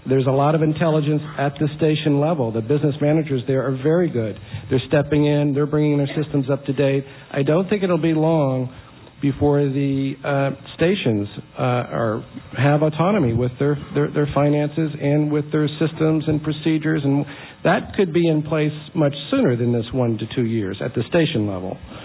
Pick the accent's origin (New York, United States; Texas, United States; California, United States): Texas, United States; Texas. Don't mess with Texas. I know. Yeah. I'm from Texas.